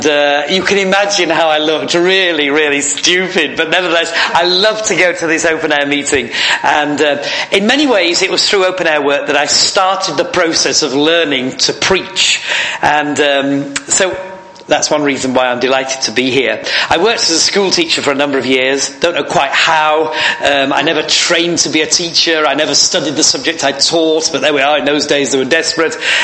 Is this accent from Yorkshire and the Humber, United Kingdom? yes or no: yes; Yorkshire and the Humber, United Kingdom; I come from Yorkshire. I basically drop the word Yorkshire into every message I ever give.